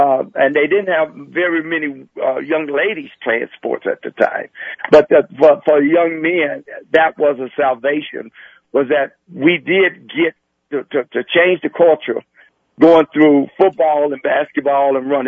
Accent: Dallas, Texas, United States; Oh, well, in Dallas, we were in the midst of the integration.

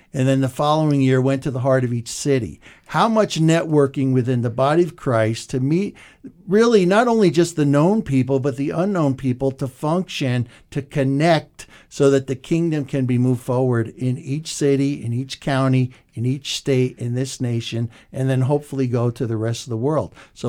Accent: New Jersey, United States; I am from New Jersey.

